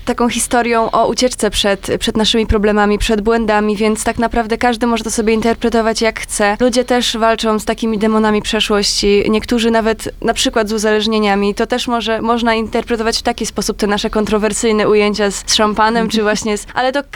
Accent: Stargard, West Pomeranian Voivodeship, Poland; Jesteśmy wszystkie ze Stargardu.

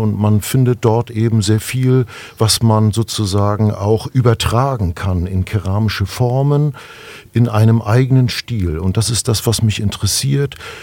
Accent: Northern Germany, Germany; aber ich möchte eben wieder nach Norddeutschland ziehen, jetzt in den nächsten 2 Jahren. Und es ist eben sozusagen meine alte Heimat. Das heißt, ich komme von der Küste, ich komme von der Ostsee, ich mag die Ostsee sehr gerne.

